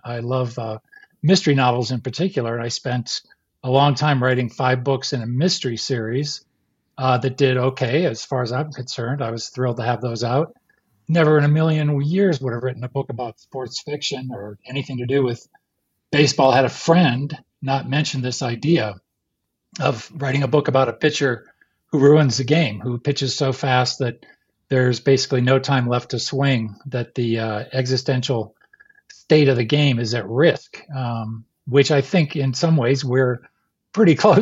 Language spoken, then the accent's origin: English; Massachusetts, United States; when I was about 9 or 10 years old, growing up outside Boston and becoming a huge Red Sox fan.